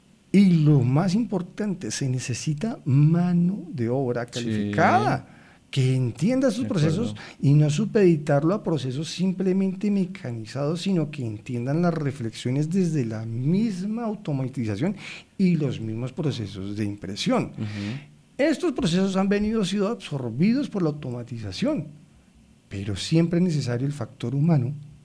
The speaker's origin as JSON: {"language": "Spanish", "region": "Valle del Cauca", "country": "Colombia", "said": "yo soy un ser colombiano, un ser de Ajiaco, un ser costeño, un ser valluno, un ser que me permea tener una cultura"}